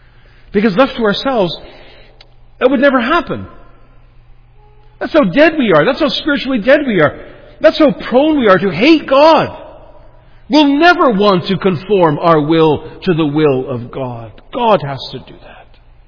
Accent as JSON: {"language": "English", "region": "Ontario", "country": "Canada", "said": "I was from Ontario, and I was used to trees growing straight."}